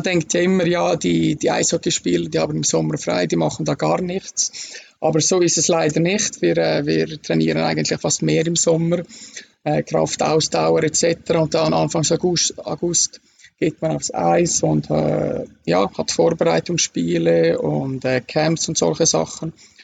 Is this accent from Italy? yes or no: no; Davos, Graubünden, Switzerland; now in Bern, Switzerland; Ich bin in Davos aufgewachsen, ein kleines Bergdorf in den Schweizer Bergen.